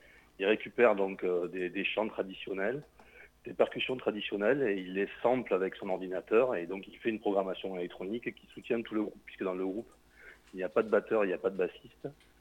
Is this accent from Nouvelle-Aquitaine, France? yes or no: yes; Nouvelle-Aquitaine, France; on est vraiment en plein Sud Gironde, moi je suis de Pont-d'Oie, donc on est vraiment un groupe local